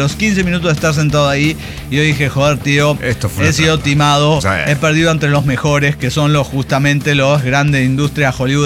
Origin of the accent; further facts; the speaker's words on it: Guadalajara, Jalisco, Mexico; de Guadalajara, Jalisco, México, ya para presentarse, básicamente.